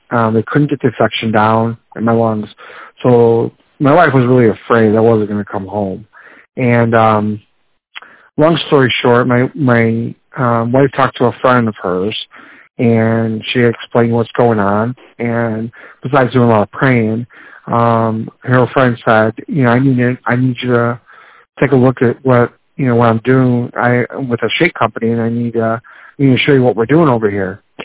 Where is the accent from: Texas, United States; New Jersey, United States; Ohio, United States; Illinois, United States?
Illinois, United States; Chicago; from Chicago, Illinois.